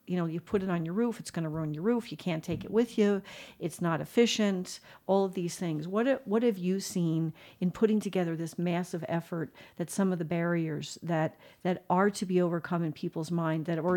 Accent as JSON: {"language": "English", "region": "New Jersey", "country": "United States", "said": "I'm from New Jersey, and they don't have sunshine all the time."}